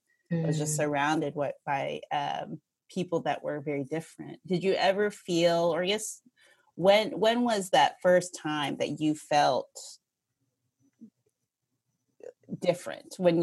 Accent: Kentucky, United States; And I would say, I'm from Northern Kentucky.

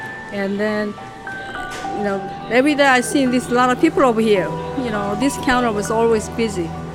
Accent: South Korea; English is a second language; now in United States; Well, I'm from Korea. Coming in here, trying to go to school

